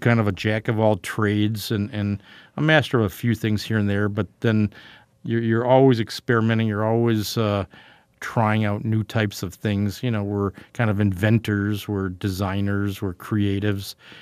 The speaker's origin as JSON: {"language": "English", "region": "Wisconsin", "country": "United States", "said": "you know, I'm from Wisconsin, cheese."}